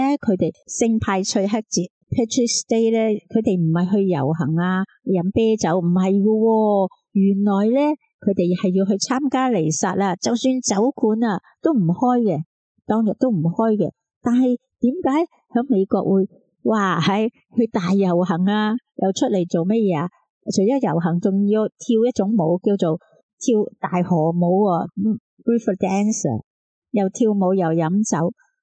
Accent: China; 我哋中国人

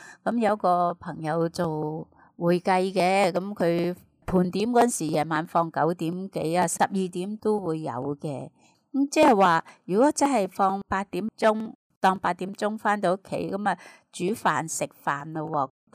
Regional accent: China; 尤其是我们中国人有储蓄这个习惯

